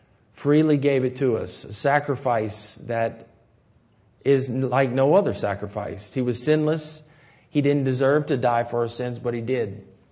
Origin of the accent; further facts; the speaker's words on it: United States; You know, as an American, you want to say Worms.